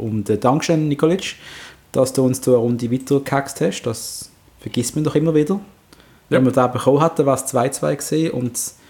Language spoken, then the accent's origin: German; Basel, Basel-Stadt, Switzerland; Darf man das sagen als Basler